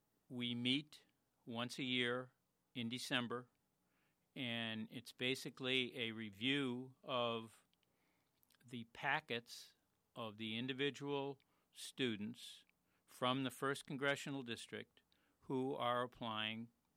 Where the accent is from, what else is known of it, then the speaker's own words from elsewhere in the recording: Kenosha, Wisconsin, United States; having graduated in 1964 from Bradford High School, I was born and raised here in Kenosha.